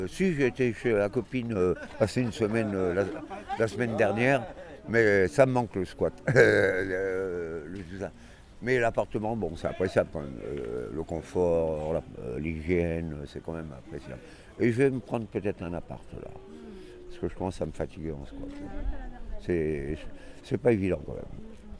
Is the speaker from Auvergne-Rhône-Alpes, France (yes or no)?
no; Paris, Île-de-France, France; parce que je suis parisien, je suis à Paris.